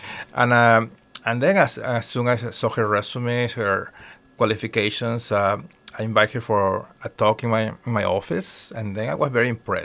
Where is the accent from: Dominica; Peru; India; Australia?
Peru; now in United States; I'm originally from Peru. So in my country, we use plants as a source of medicine. So I grew up